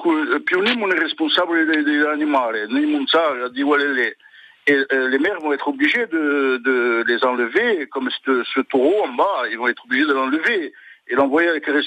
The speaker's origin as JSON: {"language": "French", "country": "Senegal", "tie": "born there", "said": "Moi je suis né au Sénégal et je suis pas sénégalais, on m'a pas donné la nationalité."}